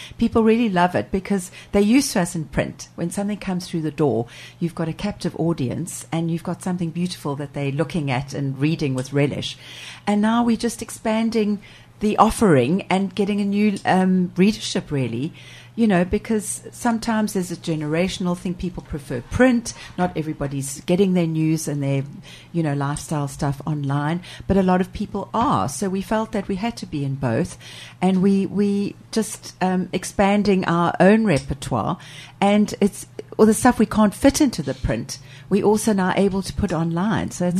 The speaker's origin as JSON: {"language": "English", "country": "South Africa", "tie": "born or raised there", "moved": "yes", "lives_now": "United Kingdom", "said": "Well, I'm born and raised in South Africa, been here for 20 years"}